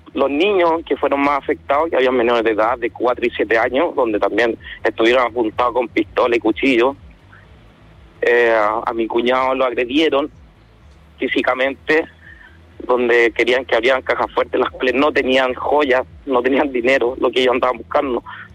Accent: Lampa, Santiago Metropolitan, Chile; nosotros somos de acá de Lampa.

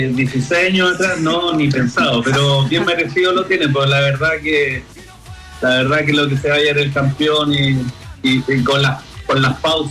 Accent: Chile; La verdad que es demasiado bueno para sentirse orgulloso como chileno

